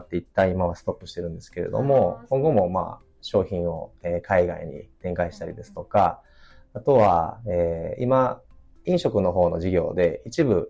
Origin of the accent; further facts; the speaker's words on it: Kyoto, Japan; 私自身もずっと京都で生まれ育って、はい、京都の街が大好きですし